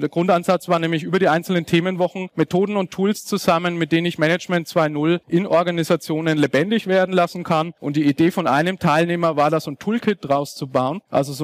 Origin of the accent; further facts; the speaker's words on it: Nuremberg, Bavaria, Germany; ich komme aus Nürnberg, Nürnberger Trichter